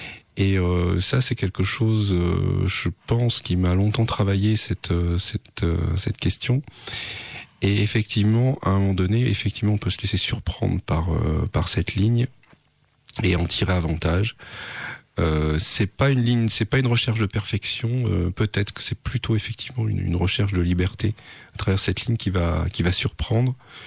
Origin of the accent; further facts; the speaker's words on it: Rouen, Normandy, France; also born or lived in Saint-Étienne, France; je suis né à Rouen, voilà, donc j'ai fait mes études de. Avant le bac, toutes mes études avant le bac dans la région de Rouen. Et puis ensuite, j'ai commencé une faculté d'art plastique à Saint-Étienne.